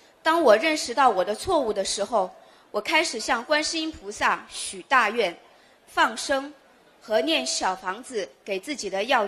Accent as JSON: {"language": "Chinese", "town": "Paris", "region": "Île-de-France", "country": "France", "said": "我来自巴黎十九区"}